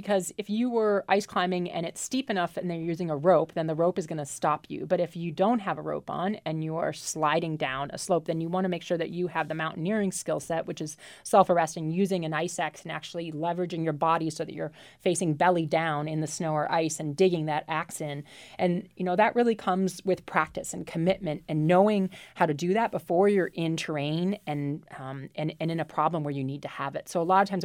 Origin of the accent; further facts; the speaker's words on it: Minnesota, United States; And when I grew up in Minnesota, there were no gyms like that.